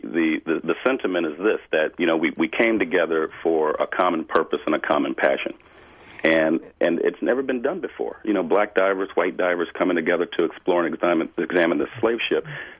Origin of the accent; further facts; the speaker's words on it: Detroit, Michigan, United States; And I told my mom, you're right, growing up in Detroit